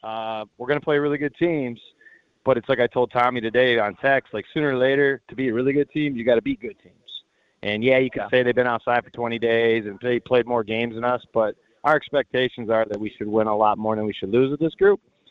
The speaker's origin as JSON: {"language": "English", "town": "Jackson", "region": "Michigan", "country": "United States", "said": "I'm obviously from Jackson and trying to help him get into my high school, Lumen Christi High School."}